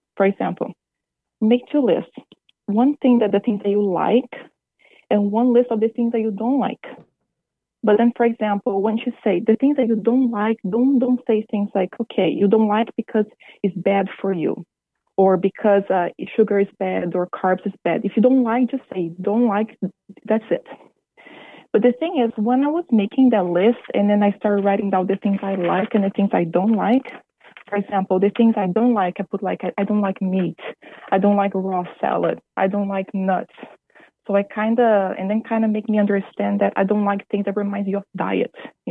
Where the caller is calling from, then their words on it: Vancouver, British Columbia, Canada; I'm calling from Vancouver, Canada.